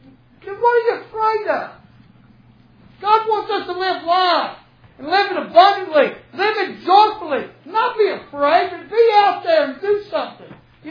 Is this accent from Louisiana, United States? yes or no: no; Indianapolis, Indiana, United States; See, I grew up in Indianapolis. I grew up in a neighborhood that was, what, about a mile and a half from the Speedway, and we were like 150 yards from the airport